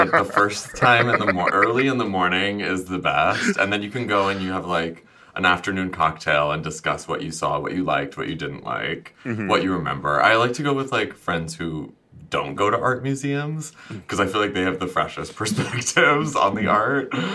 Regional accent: Champaign, Illinois, United States; I'm from Champaign.

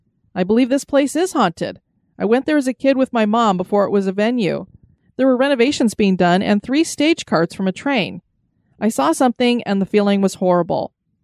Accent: United States; And seriously, you got to check out Summit Avenue in St. Paul. My hometown is about 30 minutes east of there.

